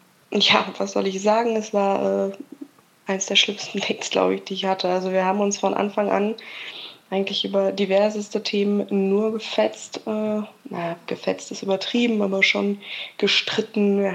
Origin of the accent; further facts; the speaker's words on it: Münster, North Rhine-Westphalia, Germany; ich komme aus Münster